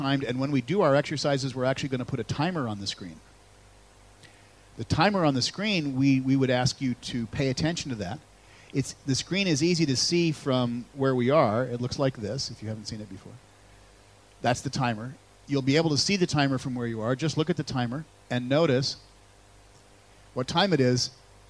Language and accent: English; United States; And I admit that I don't speak English. I'm an American.